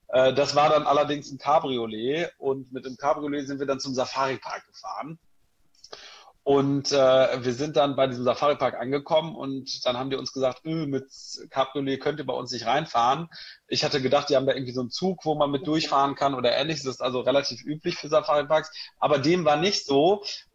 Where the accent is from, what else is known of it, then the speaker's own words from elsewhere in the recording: North Rhine-Westphalia, Germany; Ich komme aus der Nähe von Münster.